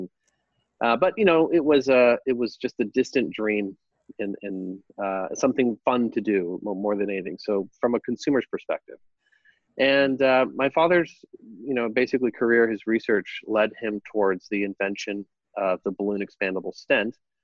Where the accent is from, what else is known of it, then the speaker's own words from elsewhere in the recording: Argentina; now in United States; originally we're from Argentina. Really moved here to the U.S. because of my father.